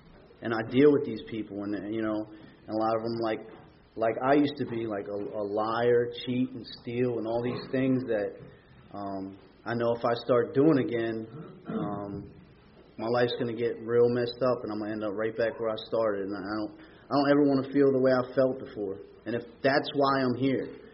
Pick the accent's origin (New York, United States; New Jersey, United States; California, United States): New Jersey, United States; Jersey City; Like I said, I grew up in North Jersey, in Jersey City, and my uncles lived around me